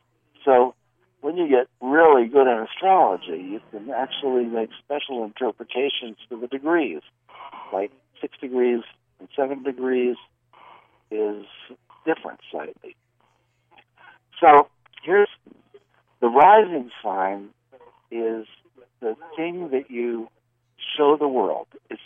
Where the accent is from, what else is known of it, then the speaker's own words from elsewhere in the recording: Philadelphia, Pennsylvania, United States; born there; And I was born in Philadelphia.